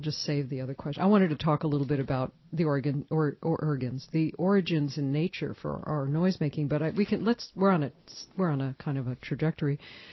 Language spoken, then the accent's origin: English; Brooklyn, New York, United States; Incidentally, I'm from Brooklyn. But not when it was the way it is where it is now. It was very Jewish when I was there.